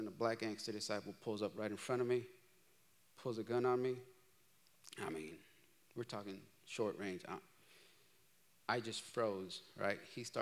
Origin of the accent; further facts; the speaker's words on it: Chicago, Illinois, United States; moved away; So I am originally from Chicago. I moved here in 97. When I was in Chicago, I was in a street gang.